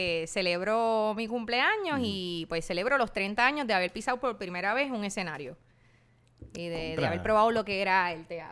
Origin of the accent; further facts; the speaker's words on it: Caguas, Puerto Rico; Yo soy de Caguas, sí. Puerto Rico, sí. Centro y corazón